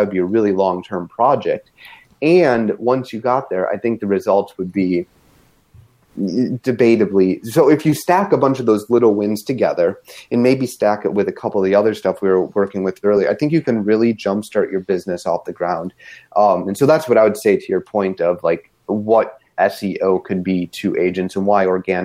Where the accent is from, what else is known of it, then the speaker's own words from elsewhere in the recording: Green Bay, Wisconsin, United States; I grew up in Green Bay